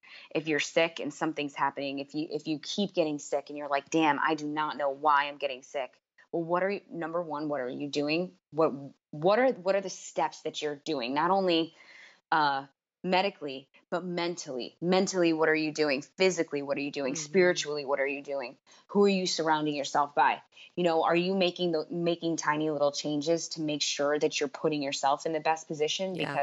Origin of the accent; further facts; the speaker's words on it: New York City, New York, United States; like, as a New Yorker, you can see it on the train